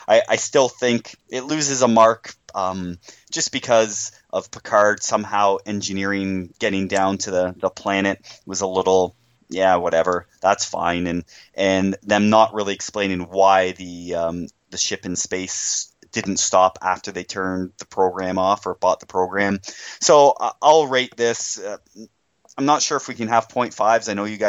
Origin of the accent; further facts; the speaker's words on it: Ontario, Canada; from Ontario, Canada.